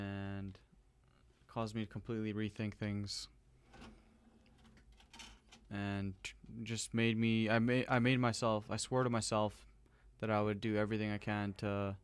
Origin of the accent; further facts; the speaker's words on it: Surrey, British Columbia, Canada; when I was growing up in Surrey